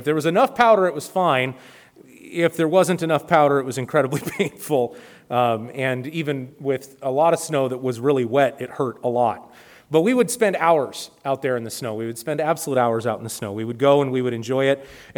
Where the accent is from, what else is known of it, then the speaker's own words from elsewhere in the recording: Spokane, Washington, United States; growing up in the Spokane area, we had our fair share of winter weather.